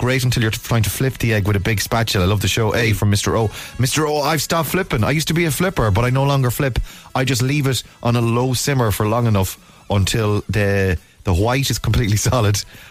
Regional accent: Ireland; I think we were all taught as Irish kids to cook everything on its highest heat, crank the gas up to max, and burn the bejesus out of it.

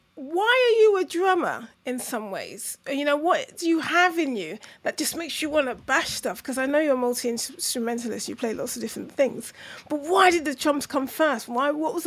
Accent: Brixton, London, United Kingdom; I'm from Brixton

